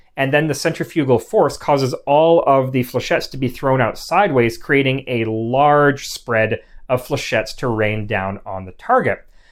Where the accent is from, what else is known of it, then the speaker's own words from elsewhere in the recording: Winnipeg, Manitoba, Canada; Winnipeg, Manitoba, my hometown.